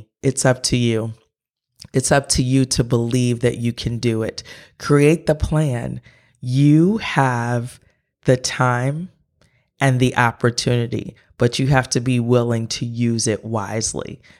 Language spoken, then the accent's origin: English; Pennsylvania, United States; I was coming from Pennsylvania, going to North Carolina. It was very different for me, but it was so rewarding.